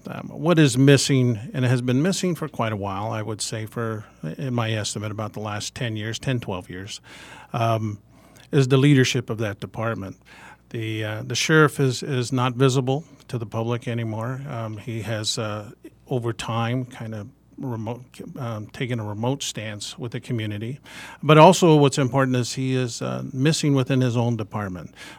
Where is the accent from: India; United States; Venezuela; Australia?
United States; Hawaii; I'm Hawaiian, but I have a Danish last name.